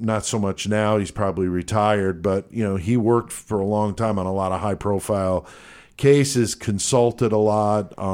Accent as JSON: {"language": "English", "town": "Bethel", "region": "Connecticut", "country": "United States", "tie": "born or raised there", "also_born_or_lived": "Bronx, United States", "said": "I grew up in the town next to it. I was born in the Bronx. I moved to Bethel when I was young, right next to Newtown."}